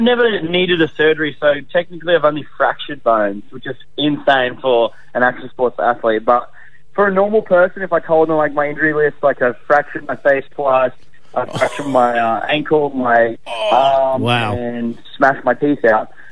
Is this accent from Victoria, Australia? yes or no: no; Sunshine Coast, Queensland, Australia; So I'm from the Sunshine Coast, so I'm a little bit far away, but Queensland.